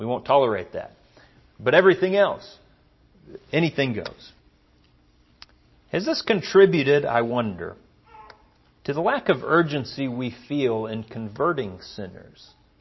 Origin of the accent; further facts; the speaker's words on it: Arlington, United States; That was a little fold-out foam couch kind of deal that we had growing up in Arlington